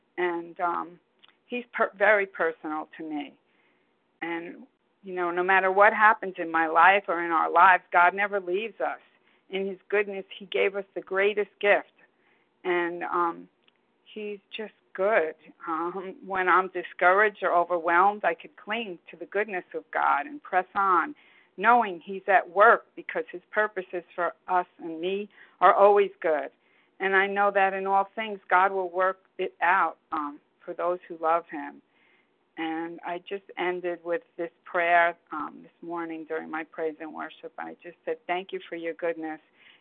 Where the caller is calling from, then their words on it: New York, United States; I'm calling from New York